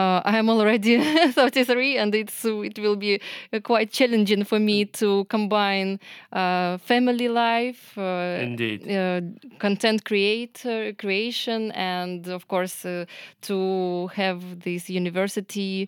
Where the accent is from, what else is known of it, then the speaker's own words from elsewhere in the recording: Vitebsk, Vitebsk Region, Belarus; born there; first language Russian; English is a second language; I was born in Vitebsk. It is the northern part that is more closer to Russia. Mm-hmm. So we speak mostly Russian. So I studied Belarusian at school, but it will be quite challenging for me to speak Belarusian.